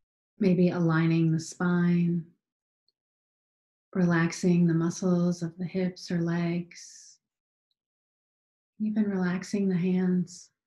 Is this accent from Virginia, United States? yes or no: yes; Arlington, Virginia, United States; from Arlington, Virginia.